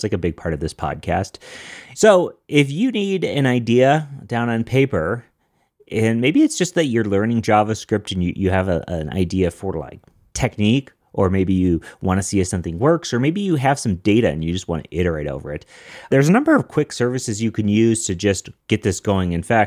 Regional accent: Denver, Colorado, United States; I'm a developer from Denver.

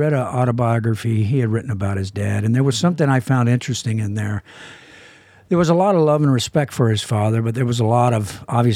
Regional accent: Southern United States, United States; I'm originally from the South, even though in Copland I was talking like I was from Jersey. But I am a Southerner by birth, and … is a big part of my life.

